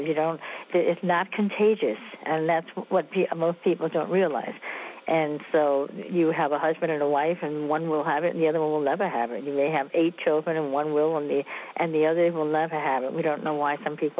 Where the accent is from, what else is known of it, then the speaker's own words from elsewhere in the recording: New York City, New York, United States; I'm from Brooklyn. You know, I'm a tough kid from Brooklyn, New York.